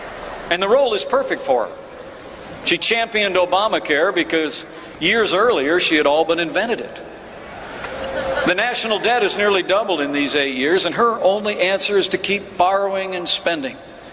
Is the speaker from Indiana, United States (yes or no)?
yes; Indiana, United States; In my home state of Indiana, we prove every day that you can build a growing economy